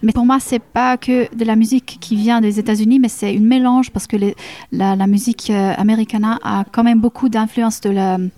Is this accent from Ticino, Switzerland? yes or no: yes; Ticino, Switzerland; first language Italian; French is a second language; Tessin, on apprend le français comme première langue.